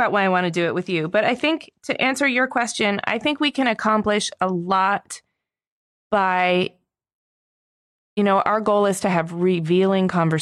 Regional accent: San Francisco, California, United States; also born or lived in Los Angeles; Like San Francisco is my hometown and LA is my hometown.

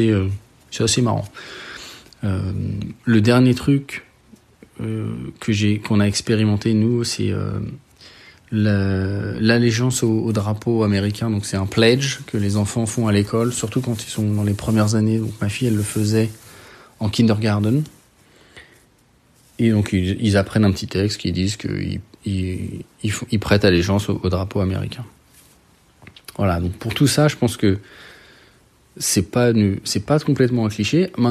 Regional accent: France; now in United States; chez nous en France

